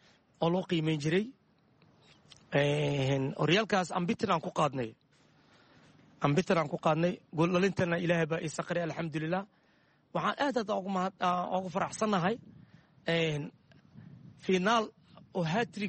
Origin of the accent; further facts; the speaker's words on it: Mogadishu, Banaadir, Somalia; waxaan ku dhashay Xamar, khaasatan degmada Boondheere, xaafadda East Falconin. cisha ayaan ku soo barbaaray.